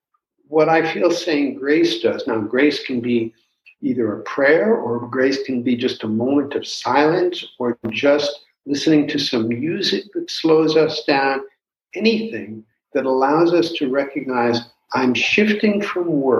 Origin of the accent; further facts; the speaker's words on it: New York City, New York, United States; when you go into the subway where I grew up in New York City